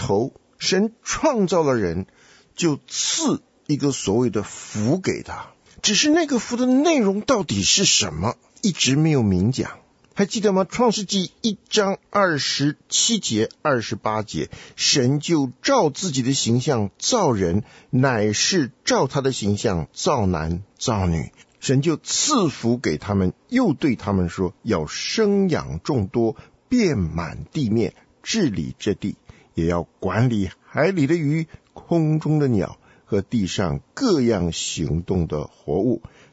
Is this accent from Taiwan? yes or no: no; China; 当然我们中国人在读这个话的时候啊，得小心一点